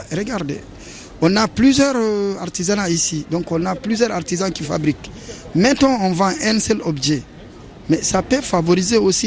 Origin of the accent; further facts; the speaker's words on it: Mali; Lui, il est de Niger et moi, je suis de Mali.